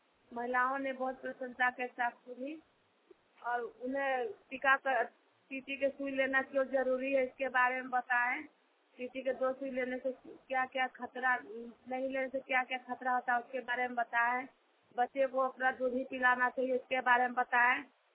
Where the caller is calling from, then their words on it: Ranchi, Jharkhand, India; रांची झारखंड देवरी से। हमारे हमारे गांव के आंगनबाड़ी में आज टीकाकरण हुआ।